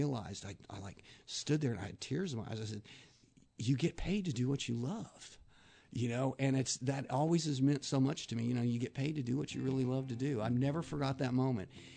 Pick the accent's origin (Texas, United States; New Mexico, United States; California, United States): New Mexico, United States; Taos; I'm from Taos, New Mexico, mm-hmm. where I was raised.